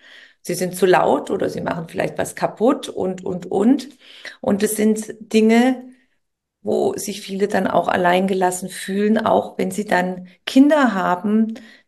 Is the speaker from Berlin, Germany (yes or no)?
no; Baden-Württemberg, Germany; Ich komme aus dem Schwäbischen